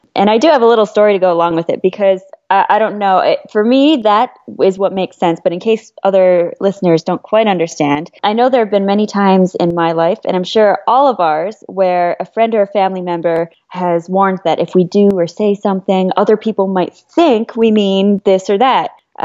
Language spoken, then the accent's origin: English; Barrie, Ontario, Canada; felt very in touch with my Chinese side, other than the fact that I don't speak the language, which I did try, but I grew up in Barrie at the same time, so it wasn't exactly a popular language over there.